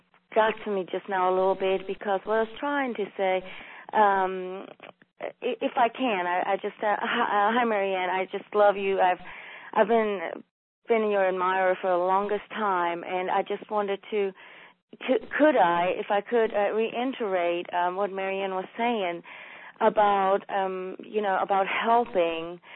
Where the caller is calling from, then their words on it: Indiana, United States; I'm calling from Indiana.